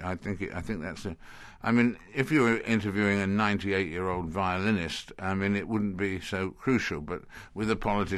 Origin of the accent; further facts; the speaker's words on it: United Kingdom; which as a Brit was an honour